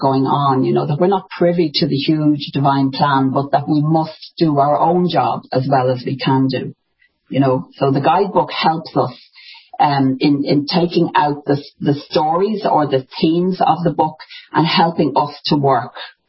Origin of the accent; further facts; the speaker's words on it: Ireland; I'm Irish, so there's a little bit of magic and there are some fairies in the background.